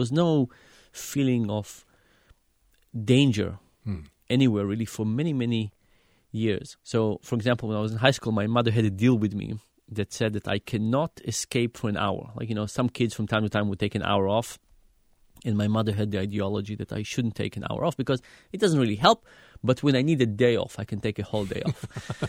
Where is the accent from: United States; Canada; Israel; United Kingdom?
Israel; So growing up in Israel was great as a kid.